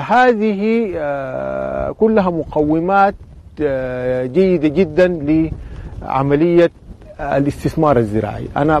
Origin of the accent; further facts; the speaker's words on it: Sudan; صراحة أنا سوداني واعتبر من دولة شقيقة ومن دولة جارة